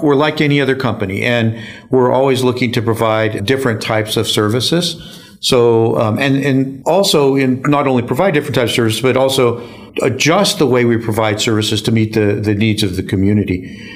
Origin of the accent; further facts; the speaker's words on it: Albuquerque, New Mexico, United States; also born or lived in Taos; So I'm originally from Taos, New Mexico. I've lived in Taos, oddly enough, though, only the first 6 years of my life. We moved to Albuquerque.